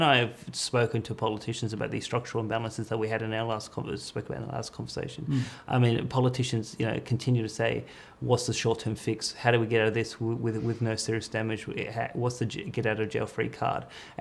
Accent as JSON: {"language": "English", "country": "Australia", "said": "I live here, I'm an Australian"}